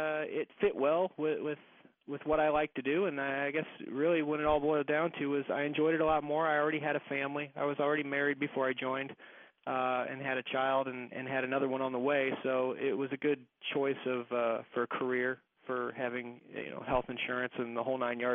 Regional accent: St. Peters, Missouri, United States; I'm originally from St. Peter's.

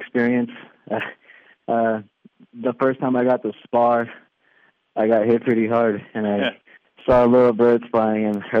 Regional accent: Bullhead City, Arizona, United States; moved away as an adult; I'm originally from Bullhead City, Arizona. I lived there until I was about 18, and I left for boot camp.

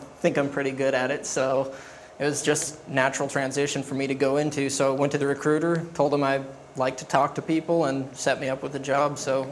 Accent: Palouse, Washington, United States; now in Iraq; I'm from Palouse, Washington. It's a smaller town over by Spokane, WSU, that area.

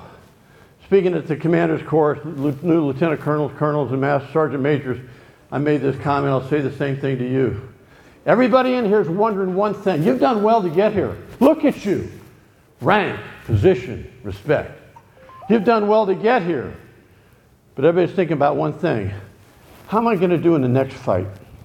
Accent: Dallas, Texas, United States; He was from Detroit. I was from Dallas. He was Detroit Lions. I was Dallas Cowboys.

